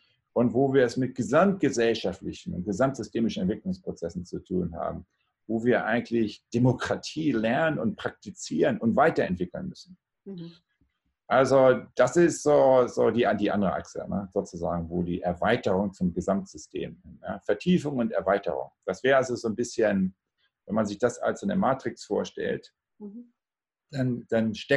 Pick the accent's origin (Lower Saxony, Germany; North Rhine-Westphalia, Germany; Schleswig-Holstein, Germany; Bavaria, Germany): Schleswig-Holstein, Germany; born there; Ich bin nämlich geboren auf dem Bauernhof, nicht so weit weg von Hamburg, ein bisschen 40 Kilometer nördlich von Hamburg.